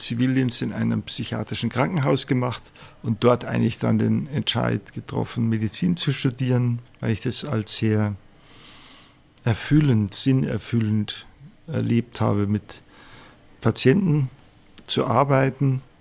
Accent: Munich, Bavaria, Germany; ich bin also in München aufgewachsen, in einer lieben, warmherzigen Familie.

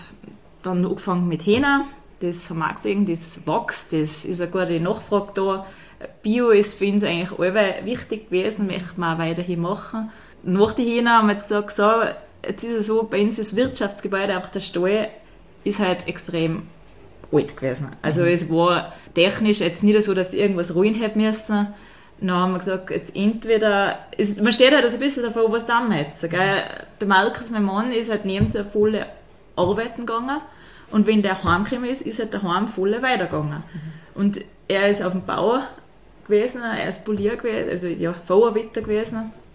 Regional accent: Sankt Johann in Tirol, Tyrol, Austria; Also ich bin ursprünglich von Sanktehan, nicht ganz Winke, also von Reitham. Und auch von einem Bauern.

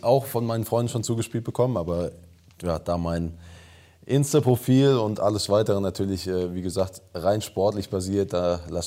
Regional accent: Odenwald, Germany; Ja, bei uns im Odenwald sagt man petzen, was hier sagt man zwicken.

